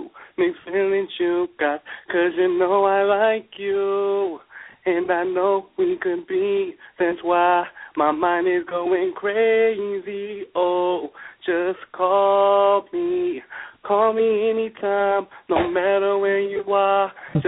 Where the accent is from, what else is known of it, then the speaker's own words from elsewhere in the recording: Minneapolis, Minnesota, United States; also born or lived in Seattle; I'm from Minneapolis, Minnesota. I actually was born in Seattle but raised in Minneapolis, Minnesota.